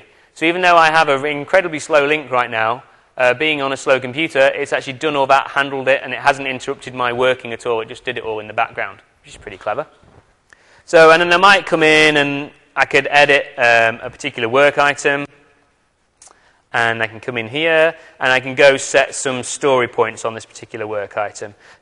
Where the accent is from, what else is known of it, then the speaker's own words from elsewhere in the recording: United Kingdom; I'm from the UK, as we've already established by my crazy accent.